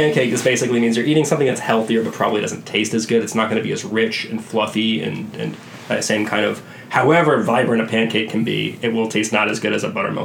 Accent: the South, United States; We're from the South, so grits.

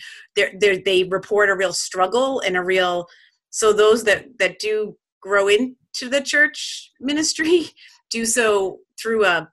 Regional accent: Quincy, Massachusetts, United States; You know, I grew up in Quincy, just south of the city, and I went to Catholic school and all those kind of things.

